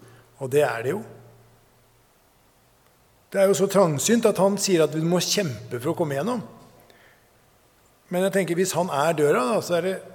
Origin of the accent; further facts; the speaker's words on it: Ørje, Østfold, Norway; Jeg vokste opp i Ørje. Og gikk på videregående i Mysen, så vi måtte ta skolebuss.